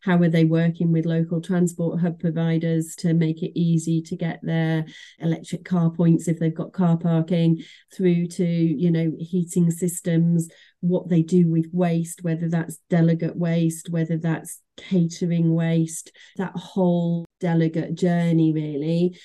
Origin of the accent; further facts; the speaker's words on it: Manchester, North West England, United Kingdom; I'm from Manchester